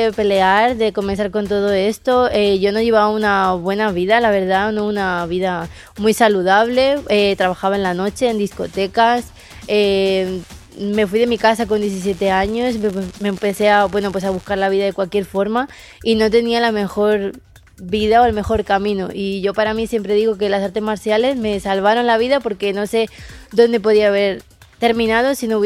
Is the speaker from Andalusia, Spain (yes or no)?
no; Castelldefels, Catalonia, Spain; es argentino, igual que la mitad de mi familia, y él vivía en mi ciudad, en Castelldefels